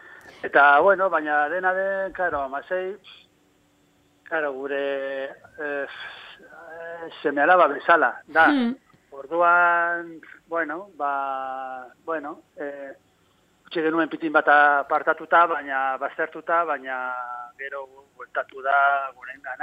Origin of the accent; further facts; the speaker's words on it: Ortuella, Basque Country, Spain; Ortuellakoa ginen. Ba, bueno, nire gurasoen etxean, Ortuellan zegoen, nozedal, Ortuellako auzo batean